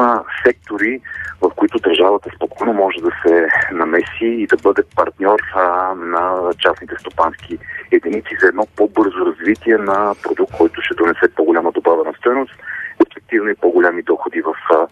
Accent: Pernik, Pernik Province, Bulgaria; особено на моят роден град Перник и на цялата област

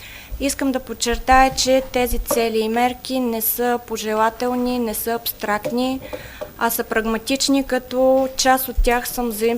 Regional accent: Svilengrad, Haskovo Province, Bulgaria; Аз съм от Свиленград. Родена съм, израснала съм в този град.

